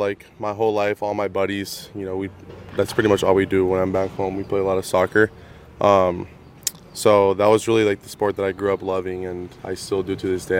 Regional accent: San Diego, California, United States; Well, I mean, I'm from San Diego, so I don't have many items that are like thick.

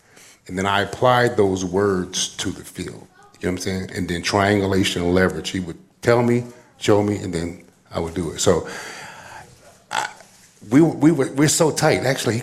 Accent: New Jersey, United States; because, you know, I'm from New Jersey, so I was able to go back and forth home.

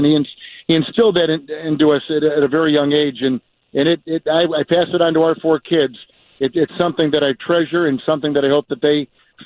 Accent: Green Bay, Wisconsin, United States; Growing up in Green Bay, we used to get those stations off the Great Lakes pretty easily at night.

